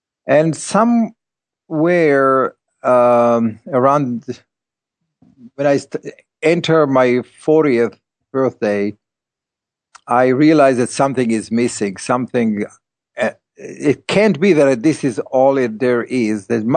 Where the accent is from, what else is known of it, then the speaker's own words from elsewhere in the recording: Beit Alpha, Northern District, Israel; born there; English is a second language; When I was born in Kibbutz Beit Alpha, it's in Kibbutz in Israel, not too far from the Sea of Galilee, and we were the first kibbutz of the Hashomer HaTzair, the youth movement, the communist movement.